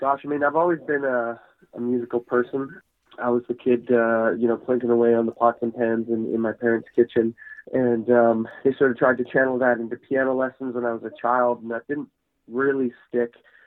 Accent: Victoria, British Columbia, Canada; I'm from Victoria, B.C.

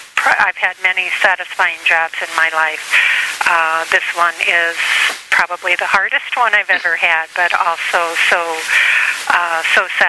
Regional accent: Wisconsin, United States; Well, I am a grandmother from Wisconsin.

